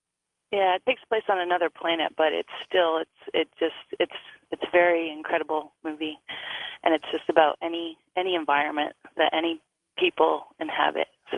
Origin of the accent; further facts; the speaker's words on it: Albuquerque, New Mexico, United States; I'm from Albuquerque.